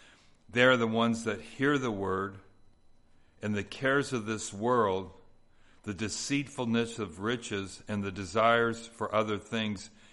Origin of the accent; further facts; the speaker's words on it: Los Angeles, California, United States; It's like, I grew up in Southeast LA. I'm getting out of here and I'm going to be rich